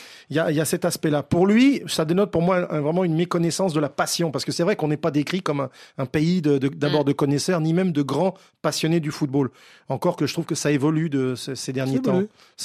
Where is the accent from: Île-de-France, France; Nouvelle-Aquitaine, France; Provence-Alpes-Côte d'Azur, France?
Île-de-France, France; Le Blanc-Mesnil; Moi, je suis du Blanc-Mesnil. Mmh. C'est la commune qui touche le Bourget.